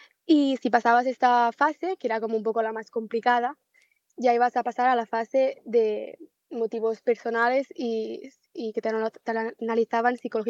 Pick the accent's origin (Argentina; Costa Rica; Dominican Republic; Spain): Spain; Catalonia; Únicamente he cursado este curso aquí. Yo vengo de Cataluña